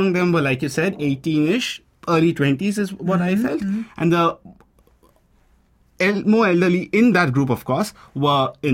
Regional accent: India; the mindset that we grew up with in India

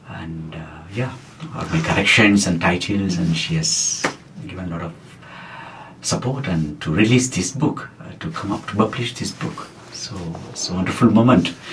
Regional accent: Kuilapalayam, Tamil Nadu, India; I am from Kuilapalayam village.

